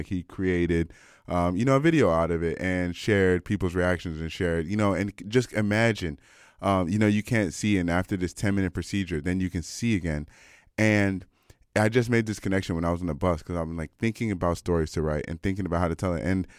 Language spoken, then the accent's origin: English; United States; And I say ours, like, I'm an American